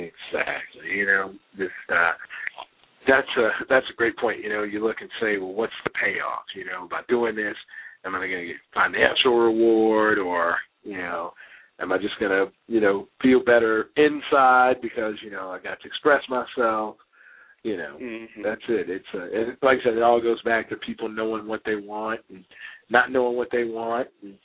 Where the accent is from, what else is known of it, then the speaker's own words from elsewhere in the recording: the South, United States; So it was cold. You know, I'm from the South, you know.